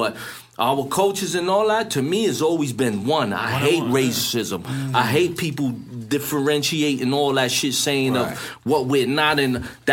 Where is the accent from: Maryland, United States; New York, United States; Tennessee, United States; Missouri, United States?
New York, United States; Brownsville; I'm Puerto Rican, but I grew up black.